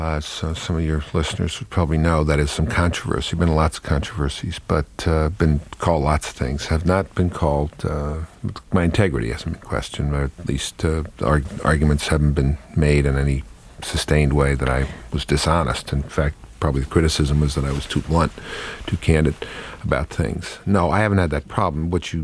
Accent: Brooklyn, New York, United States; I grew up as a Democrat. I grew up in Brooklyn, New York, Irish Catholic. I didn't know any Republicans.

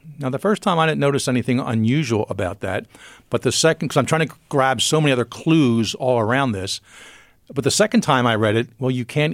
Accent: Philadelphia, Pennsylvania, United States

